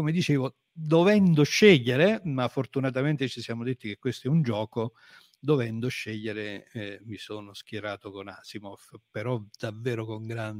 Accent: Avellino, Campania, Italy; Sì, allora, io sono di Avellino, sono un avellinese, sì. Lavoro all'Università di Salerno, nel bellissimo campus di Fisciano

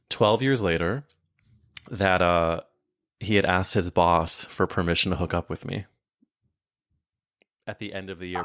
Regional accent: Midwest, United States; especially I was growing up in the Midwest

